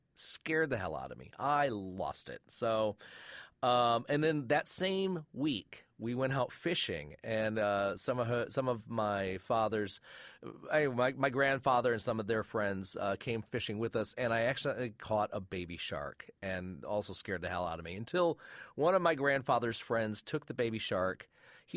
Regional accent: Flint, Michigan, United States; I grew up in Flint, Michigan.

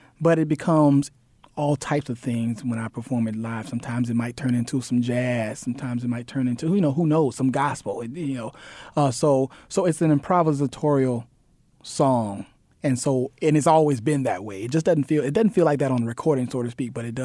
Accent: Lake Worth, Florida, United States; We grew up singing gospel music, and we had a family group, and we toured the southeast coast. I'm from Florida. I'm from Lake Worth, Florida, southeast Florida, and we just toured.

